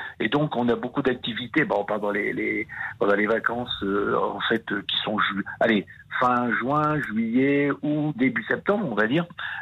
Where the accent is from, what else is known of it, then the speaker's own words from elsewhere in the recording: Hauts-de-France, France; je suis originaire du Nord et ça fait 12 ans que nous habitons ici avec mon épouse.